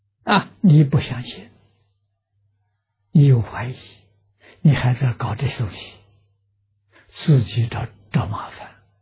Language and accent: Chinese; China; 我们中国人称他做玉皇大帝啊